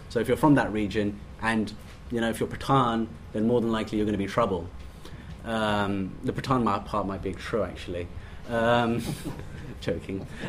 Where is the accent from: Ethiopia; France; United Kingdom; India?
United Kingdom; born there; The ultimate one, of course, being the British-born Pakistani, which I'm proud to be of.